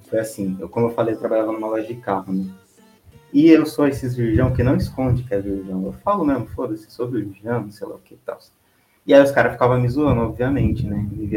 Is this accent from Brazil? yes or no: yes; Campinas, São Paulo, Brazil; Sou de Campinas.